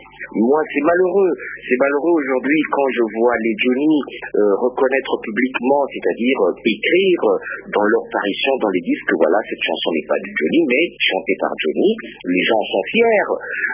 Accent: Kinshasa, DR Congo; born there; parce que moi je suis né à Lemba

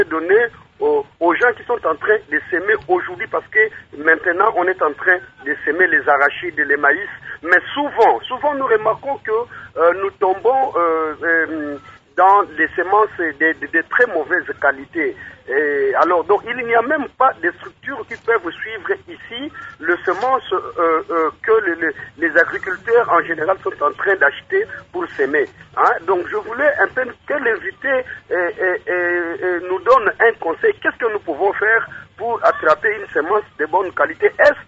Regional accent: Kikwit, Kwilu, DR Congo; sont en train de semer ici chez nous à Kikuit.

